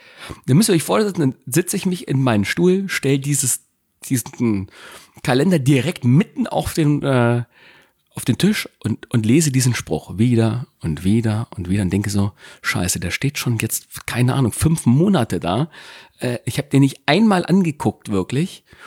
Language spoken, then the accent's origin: German; Gifhorn, Lower Saxony, Germany; Naja, das Fachwerkobjekt, ich bin in dem Ortsteil Winkel in Gifhorn groß geworden.